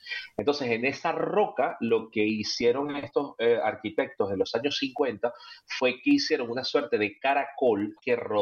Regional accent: Venezuela; also born or lived in Spain; soy venezolano y español. Mi familia materna llegó a Venezuela como en el 79 y se volvieron a ir todos a partir del 94, 95. Ya mi madre se fue en 2010.

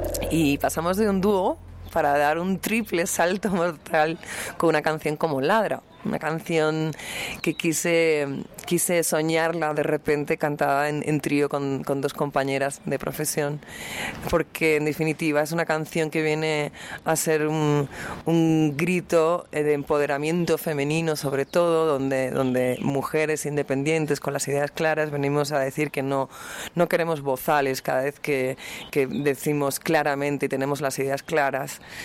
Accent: Spain; no solamente en mi país de origen, en España, sino en todo el mundo

